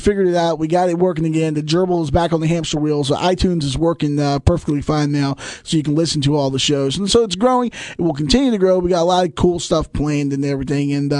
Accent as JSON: {"language": "English", "region": "Virginia", "country": "United States", "said": "I'm from Southside, Virginia."}